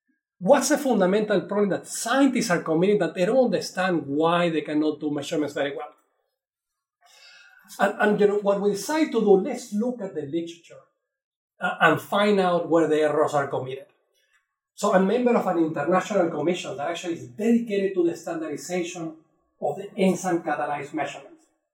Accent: Caracas, Capital District, Venezuela; English is a second language; now in Hanover, United States; room temperature where I grew up in Caracas, Venezuela, Caribbean, tropical, is not the room temperature from New Hampshire

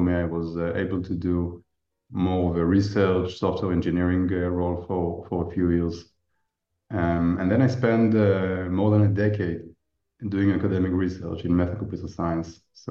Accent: Israel; I was born and raised in Israel.

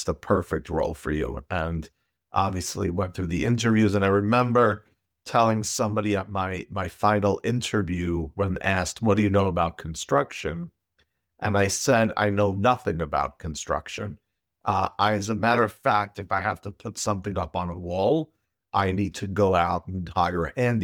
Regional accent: Brooklyn, New York, United States; So my journey started and continues in the great borough of Kings, also known as Brooklyn, New York.

